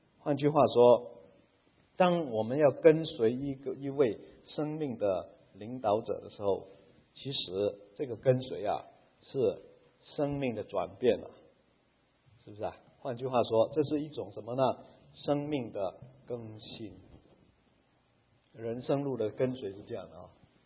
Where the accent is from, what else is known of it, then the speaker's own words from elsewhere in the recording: Macau; 就是我在澳门出生啊，咱们那个小地方啊，那个年代啊，几十年前是没有人卖馒头的